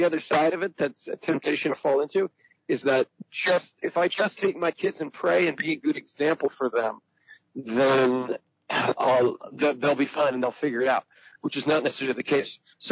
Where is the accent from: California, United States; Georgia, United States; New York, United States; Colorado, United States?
New York, United States; I'm a New Yorker, but I'm not much of a Yankee fan.